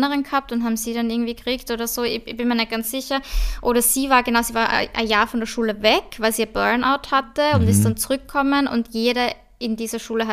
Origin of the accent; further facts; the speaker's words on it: Austria; Also wir sind halt einfach in Österreich geboren, uns geht's gut, wir sind in gut situierten Familien aufgewachsen